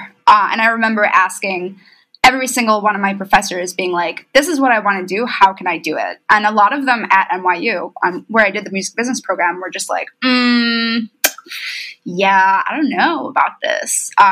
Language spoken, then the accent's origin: English; Bucharest, Romania; moved away as an adult; also born or lived in Israel / New York City, United States; now in Durham, United States; I was born in Israel. I grew up in Bucharest, Romania. And then I moved to New York City for NYU and lived in New York for 10 years while I was touring. I'm currently speaking from Durham, North Carolina, where I go to grad school at Duke.